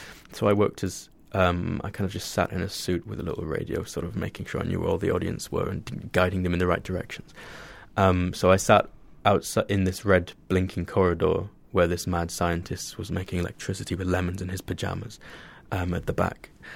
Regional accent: Scotland, United Kingdom; now in London, United Kingdom; because I'm from the Shetland, I don't know public transport, cities, anything like

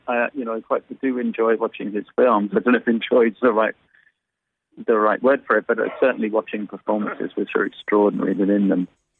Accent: London, United Kingdom; So a city, maybe that's because I come from London, and I'm drawn to that.

